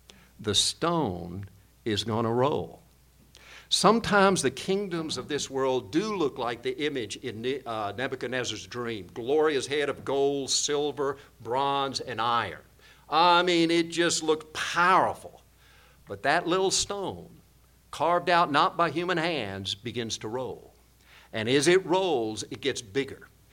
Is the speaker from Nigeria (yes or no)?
no; South Korea; growing up in Korea, I don't want to get off tangent here